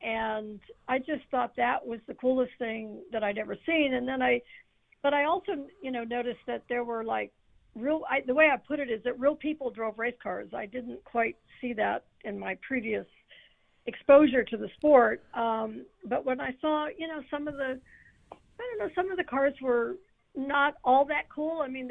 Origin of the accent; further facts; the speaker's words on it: Ohio, United States; I grew up in Ohio, so, you know, that was right not that far away.